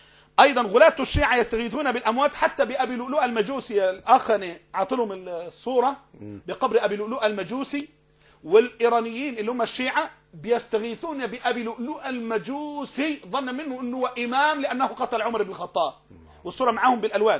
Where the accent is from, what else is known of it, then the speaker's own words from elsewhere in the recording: Syria; اشتغل حي حي عندنا في سوريا حي